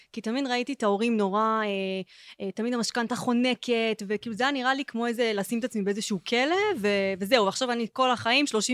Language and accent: Hebrew; Kiryat Gat, Southern District, Israel; כאילו אני באה מהפריפריה, אני במקור מקריית גת